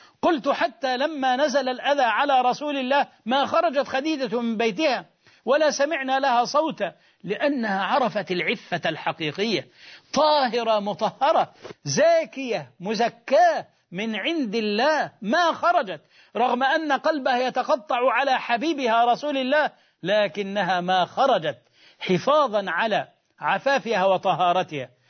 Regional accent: Egypt; والسمر شجر يشبه شجر السنط عندنا في مصر

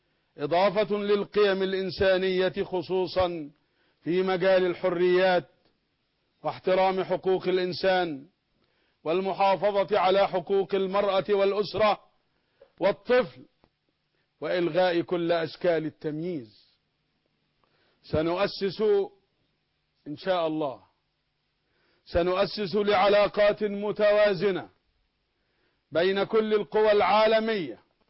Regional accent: Egypt; إننا كمصريين مسلمين ومسيحيين

